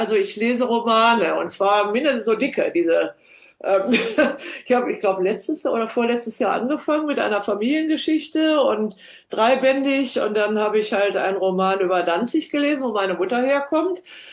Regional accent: Northern Germany, Germany; now in Bamberg, Germany; ich komme ja aus Norddeutschland und wäre auch gern an der Ostsee geblieben, habe aber eingesehen, dass es für mich besser ist, in der Stadt zu leben.

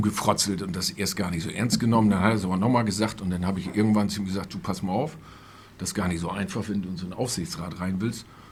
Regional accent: Großenkneten, Lower Saxony, Germany; das ist mein Heimatdorf, wo ich herkomme.

